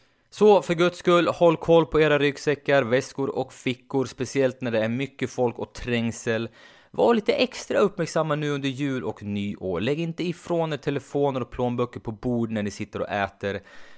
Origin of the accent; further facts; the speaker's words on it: Sweden; now in Spain; Och jag säger som skyltarna brukar säga hemma i Sverige, töm bilen själv.